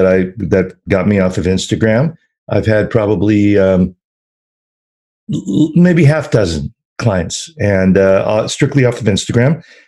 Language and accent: English; Sacramento, California, United States; from Sacramento, California.